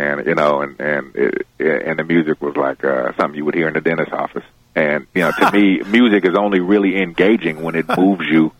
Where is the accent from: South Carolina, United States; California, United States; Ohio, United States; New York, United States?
California, United States; because I'm from the Bay Area out here in California.